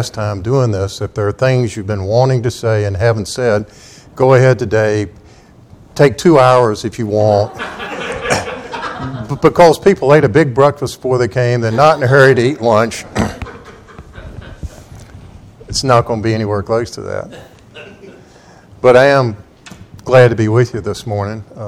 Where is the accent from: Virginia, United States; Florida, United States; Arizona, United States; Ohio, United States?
Virginia, United States; Vinton; I remember when I was growing up in Vinton, Virginia, over in the mountains